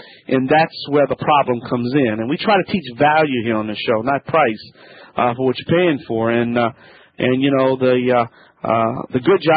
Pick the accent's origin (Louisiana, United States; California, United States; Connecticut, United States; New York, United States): Louisiana, United States; I'm the Cajun man from the Bayou Land.